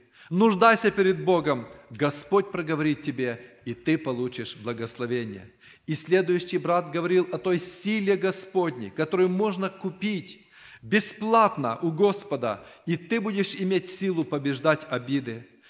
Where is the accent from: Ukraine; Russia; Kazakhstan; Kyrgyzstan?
Ukraine; Dubno, Rivne Oblast; now in United States; Я сам також из Рівенської області, город Дубно. Но в Америке я уже вместе с своей семьей, мы живем 14 лет